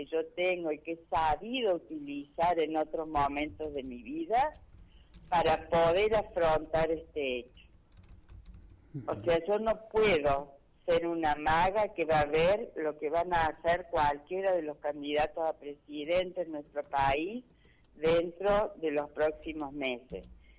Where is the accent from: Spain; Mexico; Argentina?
Argentina; Y lo real es que como argentinos y como pueblo, siempre hemos encontrado la manera de salir.